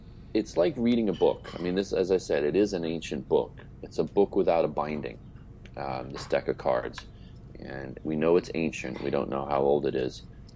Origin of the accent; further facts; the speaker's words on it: England, United Kingdom; I'm very British in that way, having grown up in England.